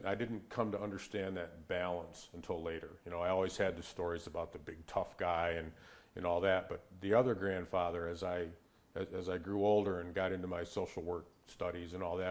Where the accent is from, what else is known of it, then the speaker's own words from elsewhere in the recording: Owego, New York, United States; I grew up downriver in Owego, and I had a grandfather who was a, forgive the cliche so early, a larger-than-life character